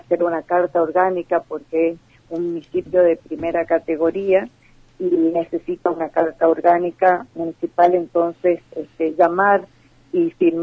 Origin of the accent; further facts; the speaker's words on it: Villa Ángela, Chaco, Argentina; soy de Villa Ángela nacida, mis abuelos fueron uno de los primeros fundadores de acá de mi ciudad